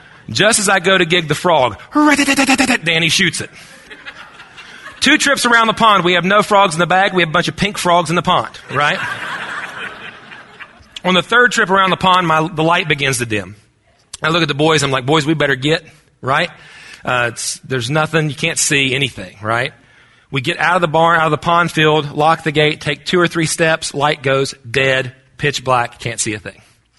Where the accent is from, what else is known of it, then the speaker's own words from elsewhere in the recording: West Virginia, United States; grew up on a farm. … by the way. I'm a pastor of a small church in a small town in my home state of West Virginia.